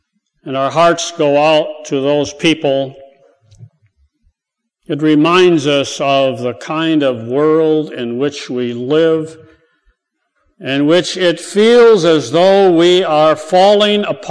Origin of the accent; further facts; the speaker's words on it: Michigan, United States; I'm from Michigan, and Michigan State was to really maybe go it to the top